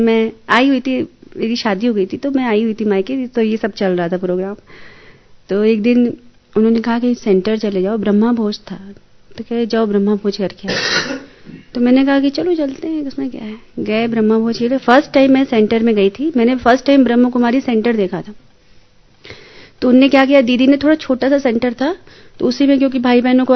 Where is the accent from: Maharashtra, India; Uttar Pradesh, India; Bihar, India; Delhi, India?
Uttar Pradesh, India; Allahabad; मैं इलाहाबाद उत्तर प्रदेश से आई हूं